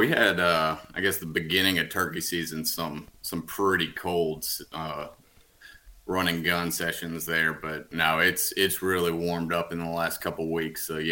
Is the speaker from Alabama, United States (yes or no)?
yes; Huntsville, Alabama, United States; I'm from Huntsville, right around there.